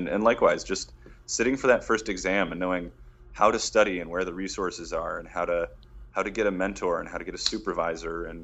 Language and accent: English; Detroit, Michigan, United States; born or raised there